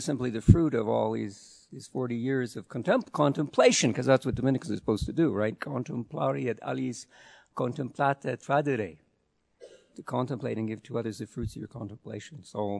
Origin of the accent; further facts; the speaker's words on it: Saskatchewan, Canada; I'm from Saskatchewan in Canada, which is straight north from here.